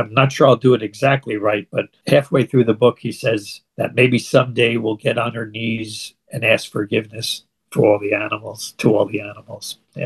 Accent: New Jersey, United States; I'm from New Jersey.

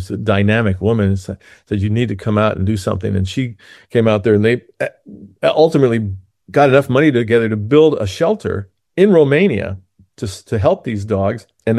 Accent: Switzerland; English is a second language; Well, actually, I grew up in Switzerland

